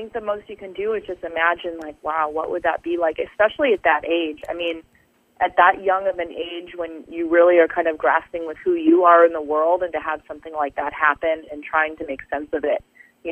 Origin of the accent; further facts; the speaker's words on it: Capistrano Beach, California, United States; I just, without thinking, set it in my hometown.